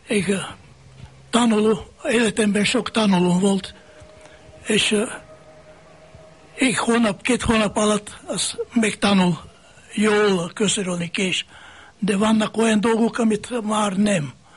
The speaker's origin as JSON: {"language": "Hungarian", "town": "Sofia", "region": "Sofia City", "country": "Bulgaria", "tie": "born or raised there", "moved": "as an adult", "lives_now": "Hungary", "said": "Jugoszláv, Szlovéniából való, az én őseim onnan való. De én születtem Szófiában, Bulgáriában, és ott éltem 33 évig."}